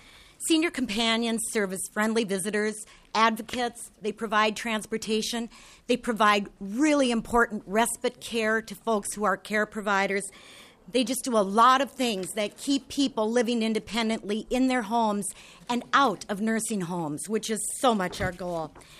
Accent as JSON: {"language": "English", "town": "Walker", "region": "Minnesota", "country": "United States", "said": "and I'm from Walker"}